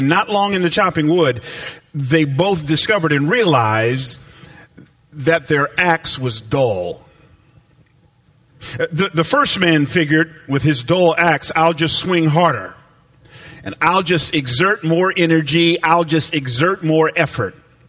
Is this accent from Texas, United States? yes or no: no; Atlanta, Georgia, United States; I grew up in Atlanta, Georgia, which is the buckle of the Bible Belt, and I went to something every summer called Vacation Bible School.